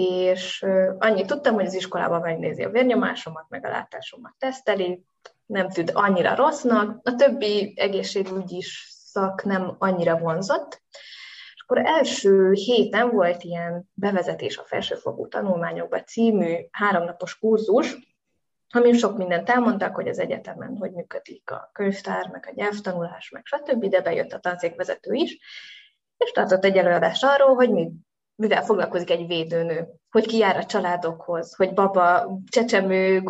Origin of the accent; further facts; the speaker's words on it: Solymár, Pest, Hungary; Én Solymáron nőttem föl egy 5 gyermekes katolikus családban.